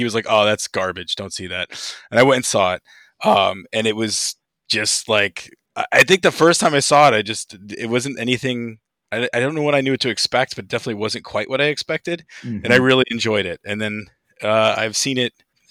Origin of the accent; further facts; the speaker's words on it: Middletown, Connecticut, United States; I grew up in a college town. I grew up in Wesleyan University's town.